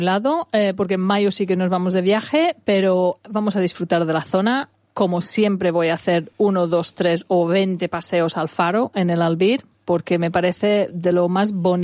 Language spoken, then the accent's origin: Spanish; England, United Kingdom; Es un país precioso, yo soy inglesa, es precioso cuando no llueve